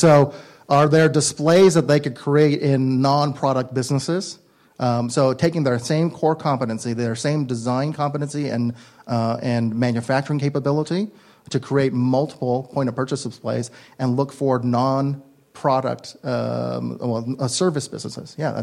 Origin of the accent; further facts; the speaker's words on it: California, United States; I'm from California, they all do a missions project, and they create a model of a mission.